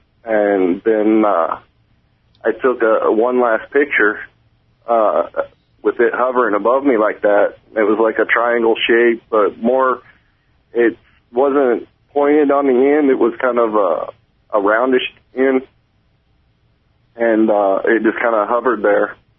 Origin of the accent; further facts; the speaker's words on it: Texas, United States; Oh, no, I'm from Texas. I was out there on business.